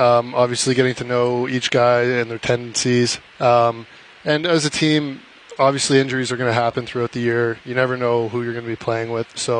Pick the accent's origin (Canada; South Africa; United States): Canada; Thorold, Ontario; Yeah, I grew up in Thorold, Ontario. Played all my minor hockey there for the Southern Tier Admirals.